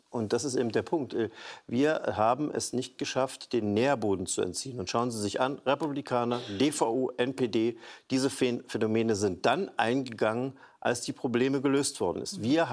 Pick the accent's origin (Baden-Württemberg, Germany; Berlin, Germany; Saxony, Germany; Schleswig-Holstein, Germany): Saxony, Germany; Görlitz; Wir kommen ja aus Görlitz.